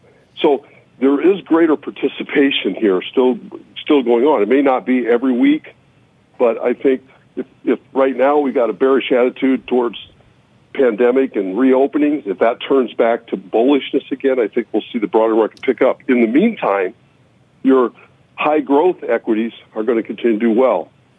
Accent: Iowa, United States; In the early 80s, we had basically a depression in energy and agriculture in my home state of Iowa.

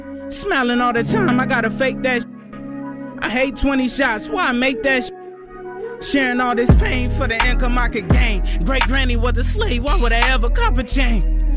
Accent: Vallejo, California, United States; I'm from Vallejo, California, baby.

